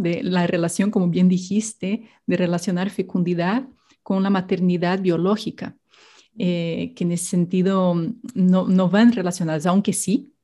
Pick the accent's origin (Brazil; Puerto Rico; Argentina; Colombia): Brazil; Spanish is a second language; now in Rome, Italy; soy brasileña, por eso el acento, y soy consagrada del Reino Christi desde hace 22 años. He trabajado muchos años en México y bueno, ahora ando aquí en Roma estudiando.